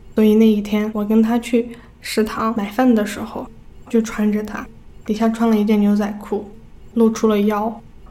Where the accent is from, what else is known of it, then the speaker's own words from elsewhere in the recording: Gansu, China; 今年22岁，我来自甘肃，现在我是一名自由撰稿人。